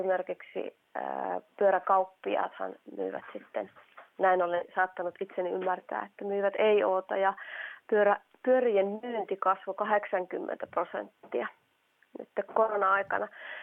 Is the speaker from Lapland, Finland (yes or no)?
yes; Lapland, Finland; mä itse Lapista kotoisin